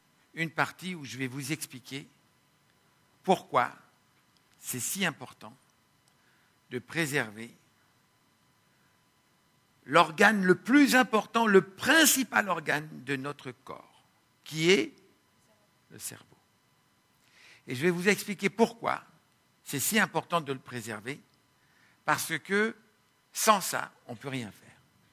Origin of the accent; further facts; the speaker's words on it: France; Moi, je viens de France.